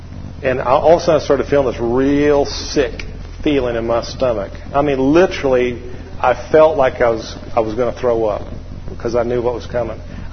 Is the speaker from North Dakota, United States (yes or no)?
no; Atlanta, Georgia, United States; Now, you got to understand, I grew up in Atlanta, Metro Atlanta. And to be honest with you, Metro Atlanta, I was insulated somewhat from most racial prejudice thinking.